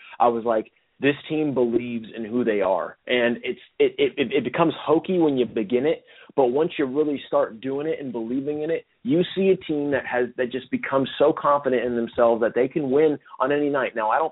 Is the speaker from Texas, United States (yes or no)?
yes; San Antonio, Texas, United States; born there; I grew up a Spurs fan. I was born in San Antonio.